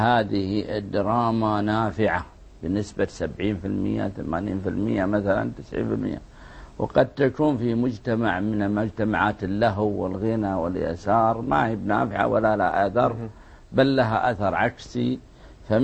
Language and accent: Arabic; Saudi Arabia; عندنا في المملكة العربية السعودية